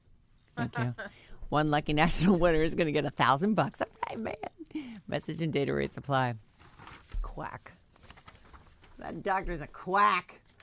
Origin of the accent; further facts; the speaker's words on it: Santa Cruz, California, United States; now in Fort Collins, United States; We are both originally from Santa Cruz, but have been forced out of the state due to housing costs. We're now both in Fort Collins, which is Colorado, right?